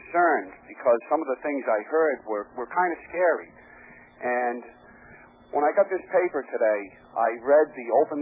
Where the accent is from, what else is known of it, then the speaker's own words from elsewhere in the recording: New Jersey, United States; I'm from South Jersey.